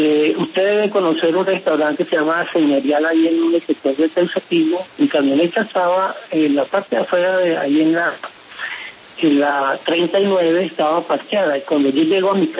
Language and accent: Spanish; Venezuela; Esa es la misma preocupación que tenía yo como venezolano